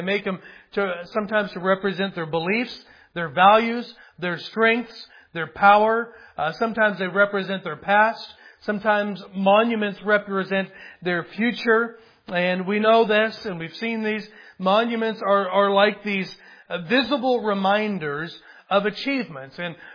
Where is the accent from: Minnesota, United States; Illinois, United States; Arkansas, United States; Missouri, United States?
Missouri, United States; I mean, it's like yeah, we're from Missouri, right? That's pretty cool.